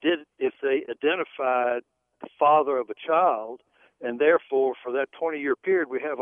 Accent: Staunton, Virginia, United States; I'm an old Goldwater conservative, and when I was growing up in Stanton, the black community and the white community seemed to have a pretty common culture.

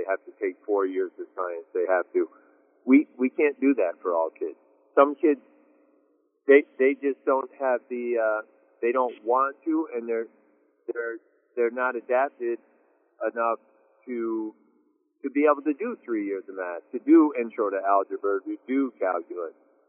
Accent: Vermont, United States; and, you know, I grew up in Vermont, so I think a lot of this is common sense

